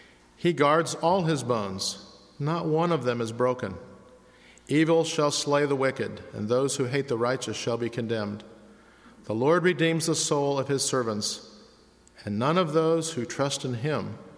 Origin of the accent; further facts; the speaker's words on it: Midwest, United States; Now, I'm from the Midwest.